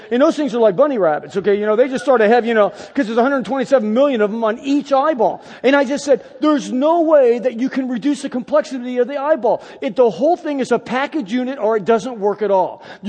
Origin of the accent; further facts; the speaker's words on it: Riverside, California, United States; I'm from Riverside. You know, I don't know anything down there.